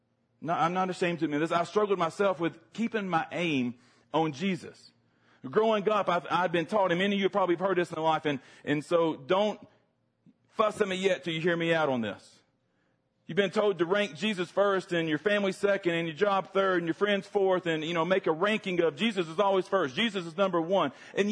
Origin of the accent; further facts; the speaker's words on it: Georgia, United States; We live in North Carolina now, but I grew up a lot in the state of Georgia, home of SEC football, Georgia Bulldogs, go Dogs.